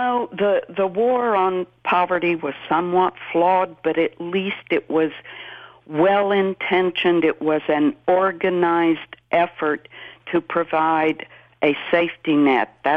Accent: Appalachia, United States; I grew up dirt poor in the Appalachian Mountains.

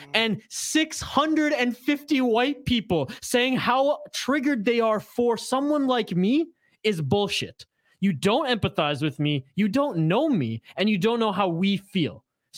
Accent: Canada; born there; My mom's from Seattle. My dad escaped the 79 revolution, but I was born in Canada.

